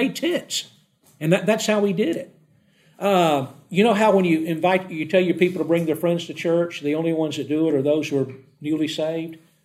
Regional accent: Georgia, United States; See, I grew up down in Georgia.

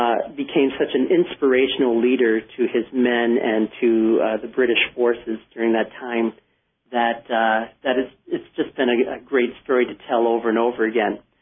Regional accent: Barton, Vermont, United States; And so growing up in Barton

